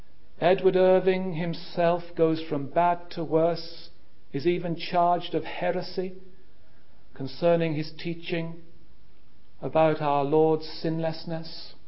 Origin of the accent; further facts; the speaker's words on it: Ilfracombe, South West England, United Kingdom; There is a case in Ilfracombe, in my hometown, which illustrates it very well.